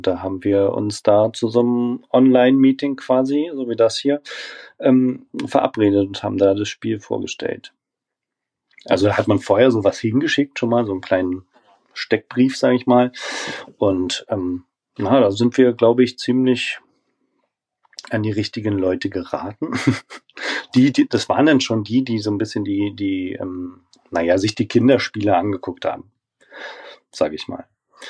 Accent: Berlin, Germany; ich meine, ich komme ja aus Berlin

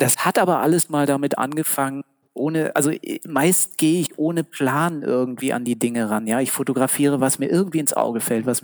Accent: Berlin, Germany; Also ich bin in Berlin aufgewachsen, geboren und aufgewachsen.

